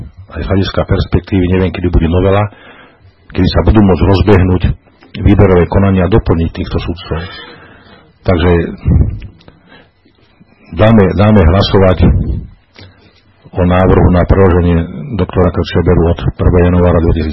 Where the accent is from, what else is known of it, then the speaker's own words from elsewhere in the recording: Nitra, Nitra Region, Slovakia; keďže som z Nitry